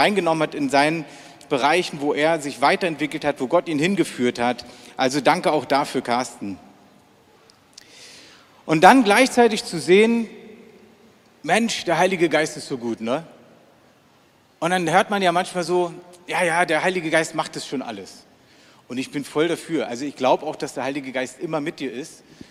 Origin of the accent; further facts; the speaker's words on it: East Germany, Germany; Und ich komme ja so aus einem atheistischen Hintergrund, also bin ja ein echter Ossi, ne?